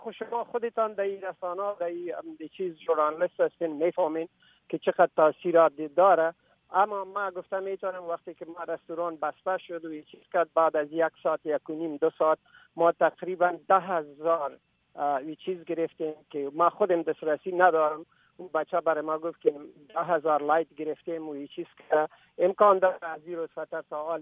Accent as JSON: {"language": "Persian", "country": "Afghanistan", "said": "من یک افغان هستم، به ضمنش مسلمان هستم، باز هم مهمتر از همه من یک انسان هستم."}